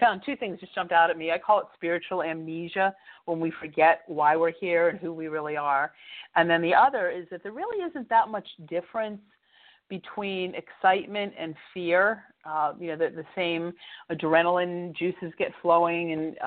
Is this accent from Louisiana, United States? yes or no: no; Philadelphia, Pennsylvania, United States; born there; I was born in Philadelphia